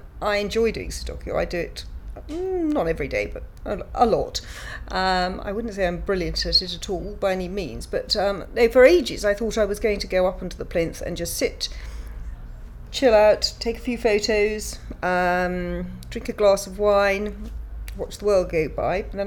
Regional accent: South East England, United Kingdom; I'm 52, and I come from Hampshire.

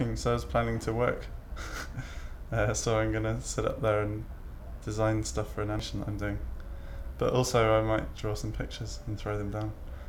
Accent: London, United Kingdom; I'm 28 and I'm from North London.

